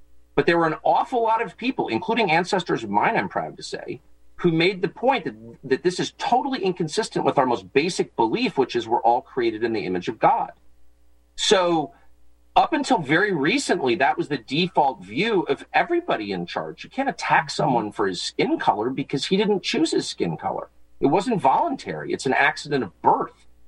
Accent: United States; And as a Christian, as an American, I just reject it.

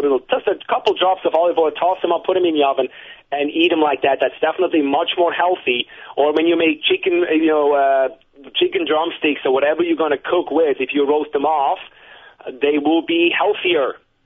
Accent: Switzerland; I come from Switzerland

